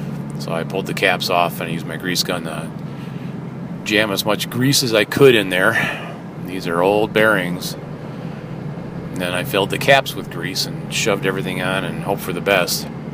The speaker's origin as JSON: {"language": "English", "town": "Copper Harbor", "region": "Michigan", "country": "United States", "said": "I said, no, I'm from Copper Harbor."}